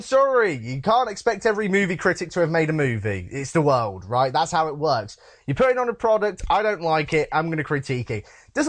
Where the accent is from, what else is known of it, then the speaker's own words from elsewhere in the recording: United Kingdom; again, I'm British. I guess you can throw that against me. I don't know American viewing patterns.